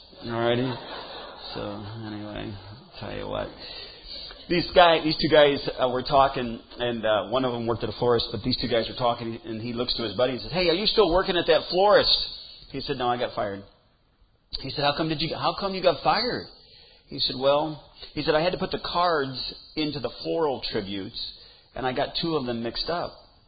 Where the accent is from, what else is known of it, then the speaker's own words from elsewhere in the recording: Sauk Village, Illinois, United States; also born or lived in Kansas; You know, I grew up in Sauk Village, and then, of course, going down to Kansas, Kansans are a little different.